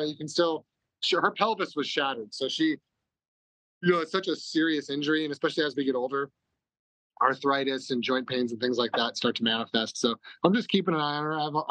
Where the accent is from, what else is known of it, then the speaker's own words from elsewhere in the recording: Hermosa Beach, California, United States; alcohol specifically was always a huge part of my cultural upbringing where I grew up. I'm from Hermosa Beach, California.